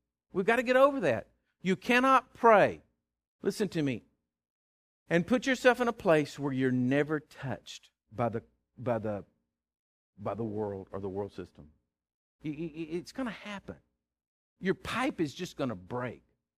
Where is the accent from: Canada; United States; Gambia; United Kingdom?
United States; Texas; Listen to me. I am a Texan.